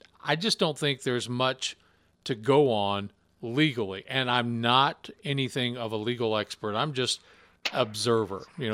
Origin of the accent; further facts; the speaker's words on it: Memphis, Tennessee, United States; Now, growing up in Memphis, Tennessee, as you know, in Tennessee, Jerry Lawler was the king.